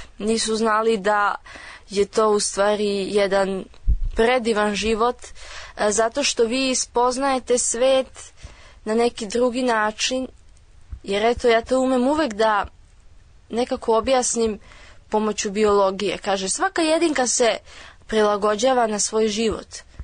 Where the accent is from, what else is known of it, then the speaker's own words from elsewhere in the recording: Belgrade, City of Belgrade, Serbia; born there; Rođena sam u Beogradu 2002. godine, 30. oktobra